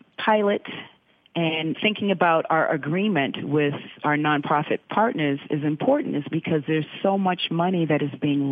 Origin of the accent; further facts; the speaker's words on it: Boston, Massachusetts, United States; Boston is an amazing city. It is my hometown. I love it dearly.